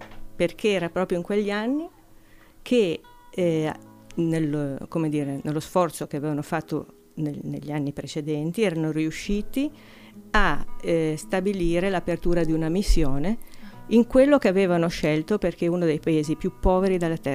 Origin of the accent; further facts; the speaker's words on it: Genoa, Liguria, Italy; born there; io sono nata a Genova. Mm. Sono nata a Genova, così come le mie sorelle. Mio papà era genovese, la mia mamma è friulana.